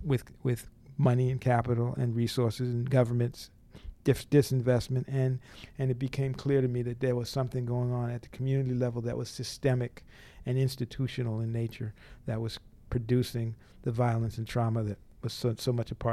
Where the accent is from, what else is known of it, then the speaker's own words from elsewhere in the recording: Boston, Massachusetts, United States; I grew up in Roxbury in Boston, Massachusetts, and it became a very violent community.